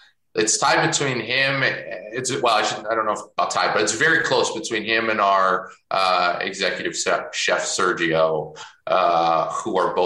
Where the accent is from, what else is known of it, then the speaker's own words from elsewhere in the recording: Chicago, Illinois, United States; I'm originally from Chicago as well.